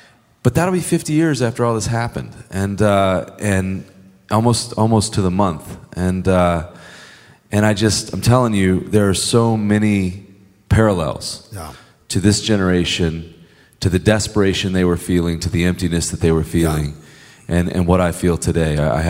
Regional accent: Alabama, United States; And I'm not from LA. I'm from Lower Alabama, actually. And I'm born and raised in the buckle of the Bible Belt in church all my life.

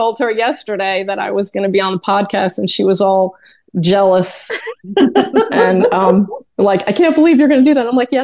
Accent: Ontario, Canada; Grew up in Ontario.

